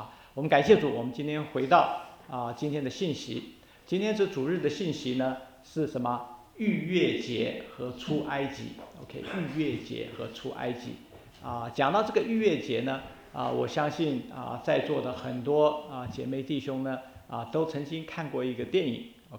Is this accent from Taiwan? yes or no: no; China; moved away as an adult; now in United States; 我以前来到美国念书的时候，1970年代中期的时候，来到这边，我知道我们中国人是过几个主要的节日，